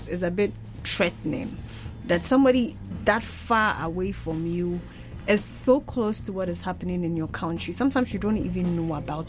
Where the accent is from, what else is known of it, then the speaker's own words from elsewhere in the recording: Ghana; And I come from Ghana, which is in the western part of Africa.